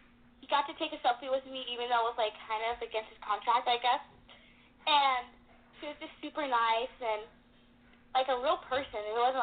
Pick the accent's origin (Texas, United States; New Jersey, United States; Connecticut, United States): Texas, United States; Houston; And I am originally from Houston, Texas.